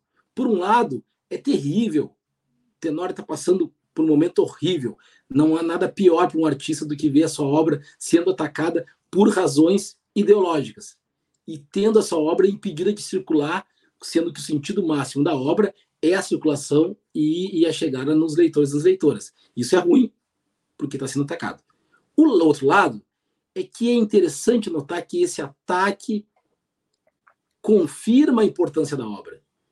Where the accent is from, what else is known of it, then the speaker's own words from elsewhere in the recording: Paraná, Brazil; born there; e aí eu nasci no Paraná, eu posso dizer com muita tranquilidade